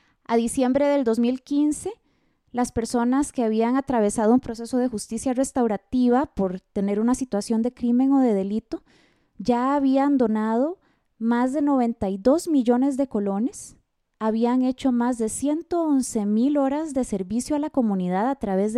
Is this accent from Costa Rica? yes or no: yes; Costa Rica; yo creo que eso es un profundo orgullo que debemos tener como costarricenses